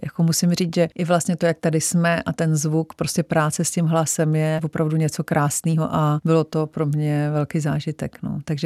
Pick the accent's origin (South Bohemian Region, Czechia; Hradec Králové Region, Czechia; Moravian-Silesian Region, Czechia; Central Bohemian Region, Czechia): Central Bohemian Region, Czechia; Líbeznice; Já jsem z Líbeznic, kde jsem prostě byla dokonce i v zastupitelstvu 3 volebním období, takže střední Čechy fakt miluju.